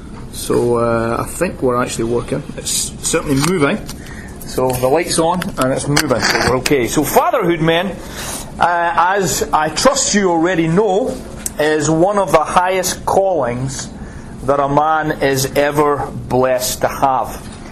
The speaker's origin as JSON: {"language": "English", "region": "Scotland", "country": "United Kingdom", "tie": "born or raised there", "also_born_or_lived": "Northern Ireland", "said": "I grew up in Scotland, which has its own peculiar culture and certainly climate. And then I laboured and pastored in Northern Ireland for 11 and a half years, went to university there, and I lived in Northern Ireland"}